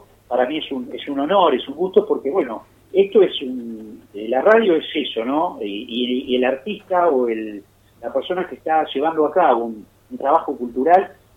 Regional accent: Argentina; Y te puedo asegurar que como la Argentina, otro país no hay. La Argentina uh-huh. tiene todo lo que otros países están deseando, nosotros lo tenemos.

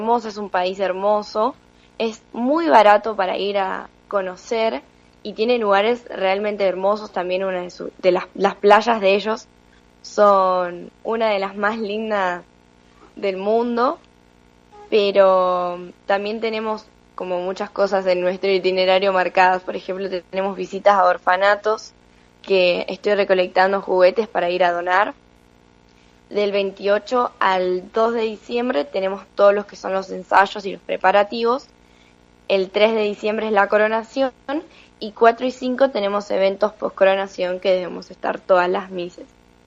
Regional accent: Luján, Buenos Aires Province, Argentina; Soy lujanense

